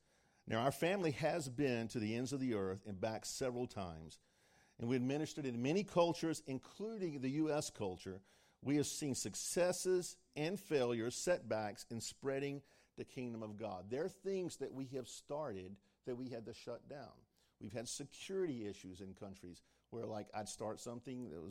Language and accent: English; Rocky Mount, North Carolina, United States; If you're from Eastern North Carolina, I'm from Rocky Mount.